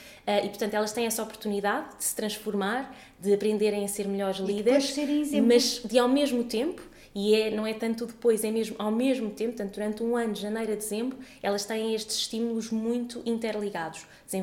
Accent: Portugal; contribuir para o desenvolvimento de um país que me diz tanto, porque sou portuguesa

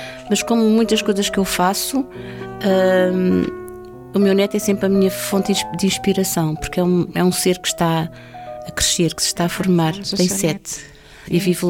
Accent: Lisbon, Portugal; Então, eu cresci em Lisboa, aqui no Restelo.

